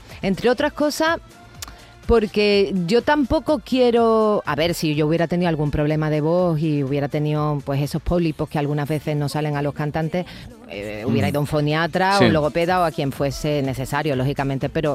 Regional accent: Andalusia, Spain; hago mi speech de soy de Andalucía

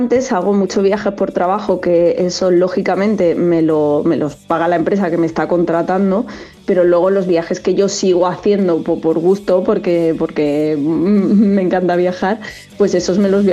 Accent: Granada, Andalusia, Spain; porque me encanta hablar de mi tierra, presumir de mi tierra, porque siempre digo que Granada puede ser una de las provincias más completas de España

